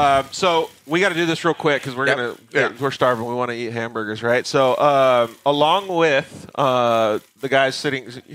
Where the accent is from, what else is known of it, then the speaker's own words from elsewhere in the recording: Arizona, United States; also born or lived in Southern California; I'm from Southern Arizona and then Southern California, right?